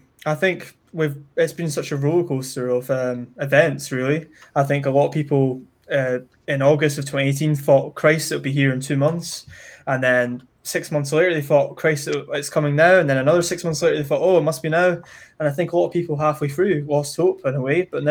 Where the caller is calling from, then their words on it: Stirling, Scotland, United Kingdom; I'm in Stirling, Scotland, so central Scotland.